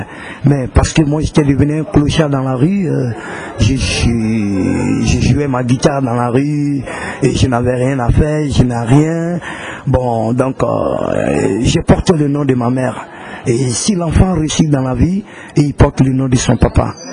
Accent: Bobo-Dioulasso, Hauts-Bassins, Burkina Faso; des vieux musiciens qui ont raté leur vie, chez nous à Bobo.

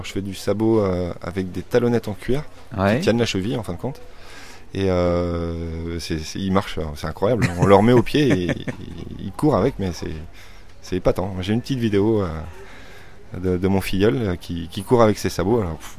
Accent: Pays de la Loire, France; Je suis né à Celleriboul juste à côté.

